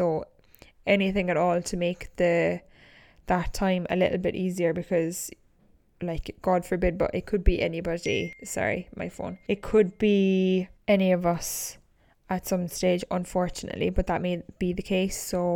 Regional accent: County Kerry, Ireland; obviously a lot of people are from Kerry, seeing as I'm from Kerry, or you may have family in Kerry or whatever.

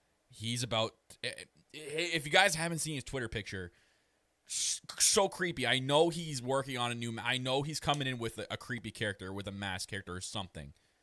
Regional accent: Canada; Even the global site, the one I use because I'm Canadian, went down as well.

